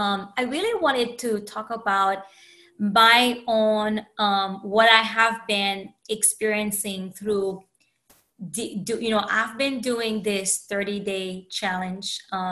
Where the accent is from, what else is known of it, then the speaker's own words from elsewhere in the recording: United States; I am Haitian American, so it's by a fellow Haitian of mine.